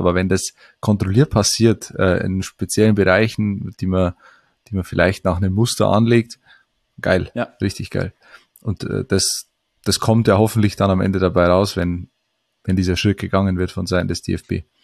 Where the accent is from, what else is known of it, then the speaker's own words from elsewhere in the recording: Fichtach, Bavaria, Germany; gastiert jetzt dann wieder im Bayerischen Wald, in meiner Heimat, in Fichtach.